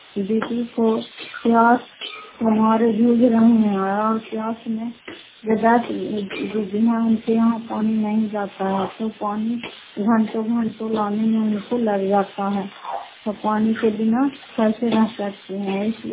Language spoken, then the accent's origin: Hindi; Fatehpur, Bihar, India; से नगर फतेहपुर पंचायत मकरौता जिला नालंदा रायपत्ता ब्लॉक की निवासी हूँ